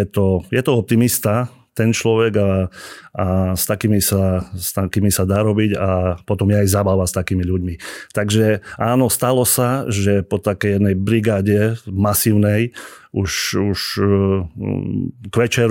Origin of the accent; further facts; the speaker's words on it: Trstené pri Hornáde, Košice Region, Slovakia; som z Trsteného pri Hornáde a cez našu obec vedie medzinárodná cyklotrasa